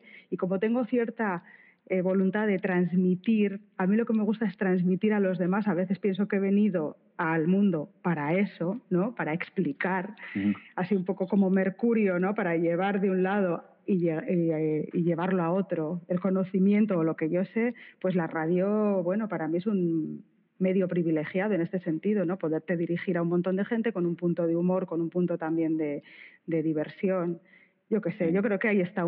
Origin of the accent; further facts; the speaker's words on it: Bilbao, Basque Country, Spain; soy de Bilbao, ¿qué te voy a decir yo? No, soy una mujer de 44 años.